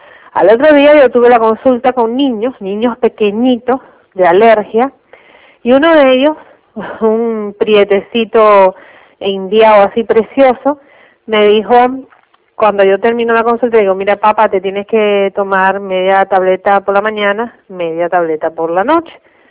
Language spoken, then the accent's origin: Spanish; Cuba; tú como cubano, pues haces así y te sientes indignado ante la injusticia